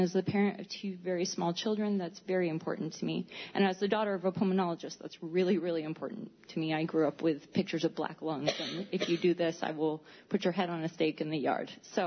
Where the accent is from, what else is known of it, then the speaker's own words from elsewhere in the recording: Danby, United States; I'm from Danby.